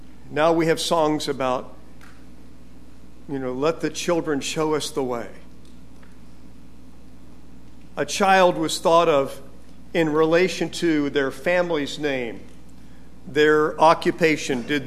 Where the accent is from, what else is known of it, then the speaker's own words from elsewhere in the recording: Gary, Indiana, United States; born there; I was born a Hoosier. You know what that means? That means I was born in Indiana. Gary, Indiana, to be exact.